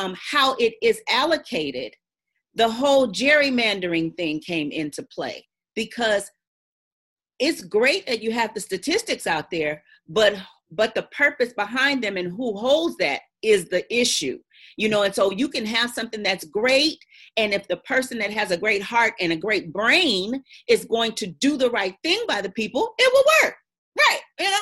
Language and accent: English; Los Angeles, California, United States; I grew up in Los Angeles